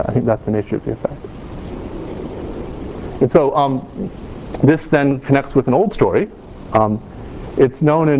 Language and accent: English; Kentucky, United States; I apologize for the pronunciation, but you know, I'm from Kentucky